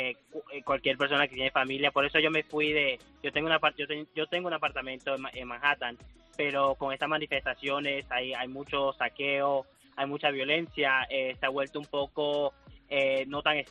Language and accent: Spanish; Colombia; yo soy de Colombia, mitad de mi familia es de piel blanca, mitad de familia es de piel oscura.